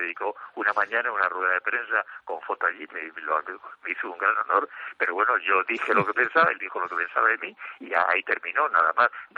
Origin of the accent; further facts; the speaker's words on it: Mexico; now in Spain; yo no soy un pinche gachupín que venga a España, yo soy un mexicano que viene a España